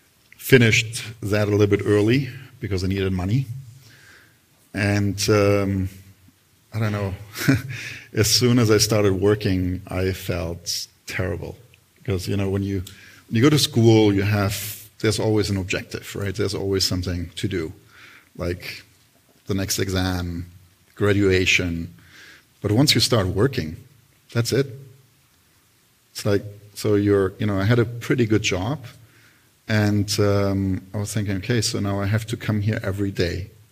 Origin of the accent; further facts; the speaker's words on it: Berlin, Germany; I grew up in Berlin.